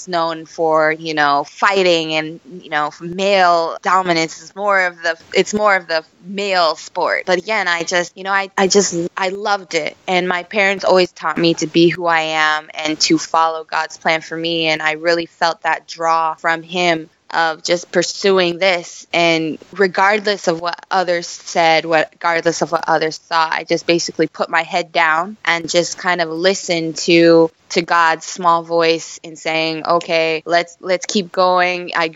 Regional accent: Sturgis, South Dakota, United States; I'm originally from the Midwest, Sturgis, South Dakota, from a very, very small town.

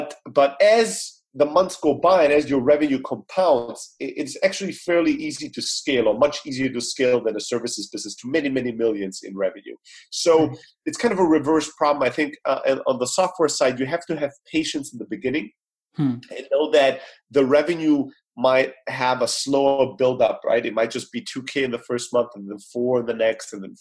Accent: Germany; moved away as an adult; also born or lived in Greece; now in United States; I'm originally from Greece, born and raised in Germany.

